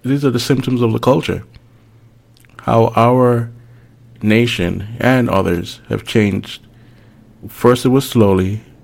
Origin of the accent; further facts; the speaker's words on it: Miami, Florida, United States; Yeah. The way that I saw, well, you know, I came from Miami, and I saw it just, not even on TV, just culturally, just right there, it was changing rapidly.